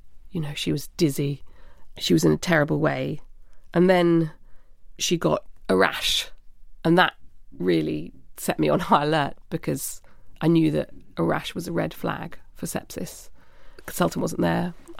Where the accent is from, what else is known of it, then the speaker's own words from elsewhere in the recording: London, United Kingdom; And so because we're from London, we were then helicoptered there.